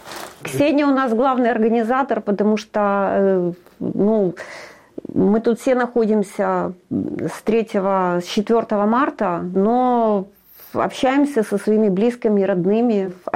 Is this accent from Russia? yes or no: no; Donetsk, Donetsk Oblast, Ukraine; Я сама родом из Донецка.